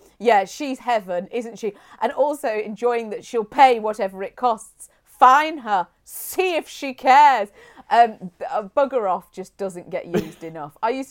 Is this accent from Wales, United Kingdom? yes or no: no; Hinckley, East Midlands, United Kingdom; Just want to say, I grew up in Hinckley. That's where I was taken home to, from the hospital back to Hinckley.